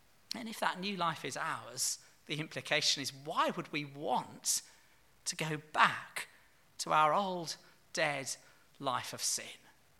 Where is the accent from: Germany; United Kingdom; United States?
United Kingdom; England; And yet their story, as an Englishman, is my story.